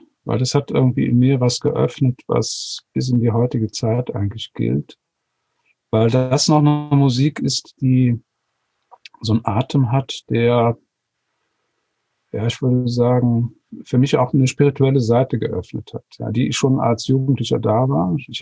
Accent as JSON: {"language": "German", "town": "Altenahr", "region": "Rhineland-Palatinate", "country": "Germany", "tie": "born or raised there", "said": "Also ich bin in Alten Ahr aufgewachsen, an der Ahr, und das ist nicht sehr weit von Köln, also eine gute Stunde. Köln war unsere große Einkaufsstadt."}